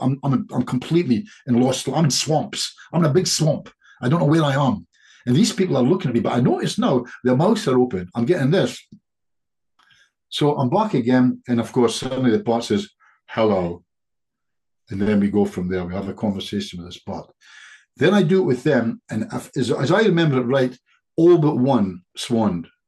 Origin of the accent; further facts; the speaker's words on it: United Kingdom; I'm British.